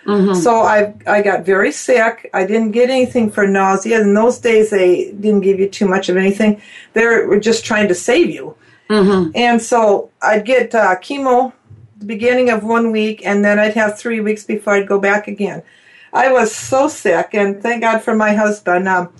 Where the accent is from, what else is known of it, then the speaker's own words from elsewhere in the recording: Wisconsin, United States; now in McGregor, United States; I'm originally from Wisconsin.